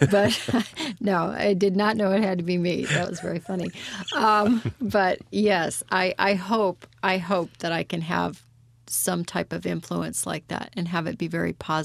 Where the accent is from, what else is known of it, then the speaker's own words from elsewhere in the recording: Midwest, United States; I was raised in the Midwest, so I just, you know, I had a very normal, not Hollywood-esque upbringing.